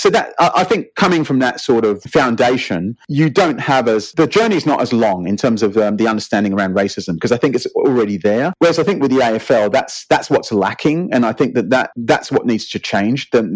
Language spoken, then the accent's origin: English; England, United Kingdom; now in Australia; I came from England. I mean, and as an English, a young English lad growing up